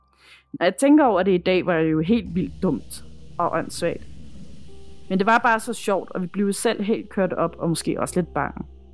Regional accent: Herlev, Capital Region of Denmark, Denmark; Jeg er fra Herlev

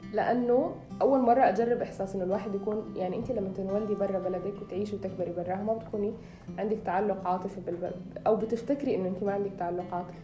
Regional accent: Sudan; لا أنا ولدت هنا وعشت حياتي هنا، كبرت هنا في السودان

